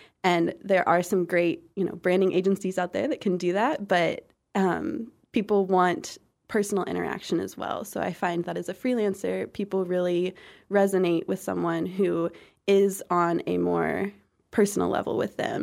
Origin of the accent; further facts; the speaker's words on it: Columbia, Missouri, United States; also born or lived in Boulder, United States; I was born and raised in Missouri, Columbia, Missouri, and I went to college up in Kirksville at Truman.